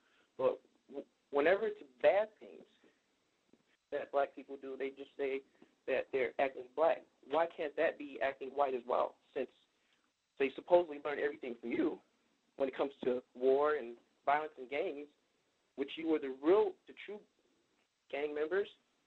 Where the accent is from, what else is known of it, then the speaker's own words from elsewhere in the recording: Detroit, Michigan, United States; now in Philadelphia, United States; Yep, and I live in Philly right now, and I'm originally from Detroit.